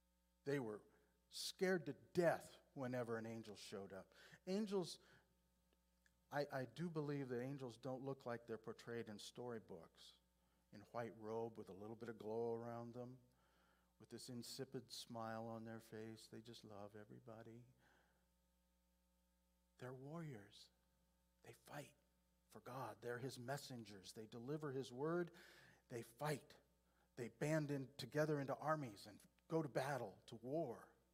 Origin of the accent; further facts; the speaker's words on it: Marshalltown, Iowa, United States; when I was a little boy growing up in Marshalltown in the 50s, the official name of our church was Baptist Temple.